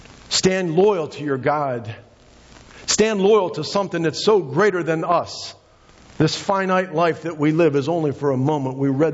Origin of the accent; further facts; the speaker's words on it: United States; And I'm a capitalist. I'm an American.